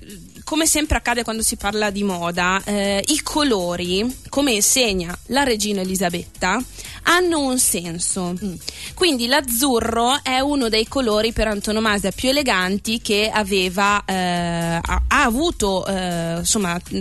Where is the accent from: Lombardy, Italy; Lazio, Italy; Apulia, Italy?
Lombardy, Italy; Guidizzolo; born there; Cioè, è anche nel mio paese natale.